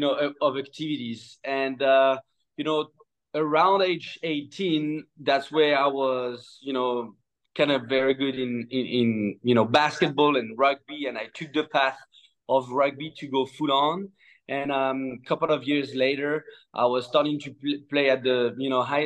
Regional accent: Auvergne-Rhône-Alpes, France; So I'm a Frenchie. I'm from France and you know, close to Lyon.

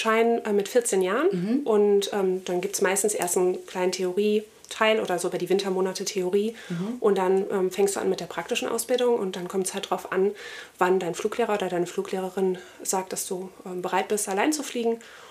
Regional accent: Rhineland, Germany; now in Munich, Germany; Ich komme aus dem Rheinland, bin aber in München stationiert

